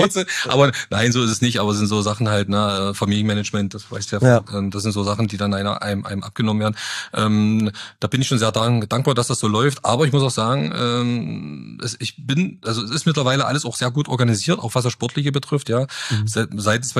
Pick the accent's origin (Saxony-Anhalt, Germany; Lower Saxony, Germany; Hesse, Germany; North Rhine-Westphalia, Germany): Saxony-Anhalt, Germany; Zörbig; wohnhaft komme ich aus Zürbig, ja. Also Stumsdorf liegt bei Zürbig.